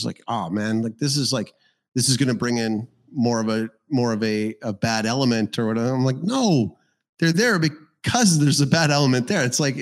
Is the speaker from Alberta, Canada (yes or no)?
yes; Calgary, Alberta, Canada; we had a place when I was growing up in Calgary, and it was our local.